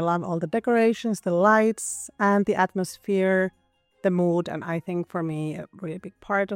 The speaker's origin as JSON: {"language": "English", "country": "Finland", "said": "and I come from Finland."}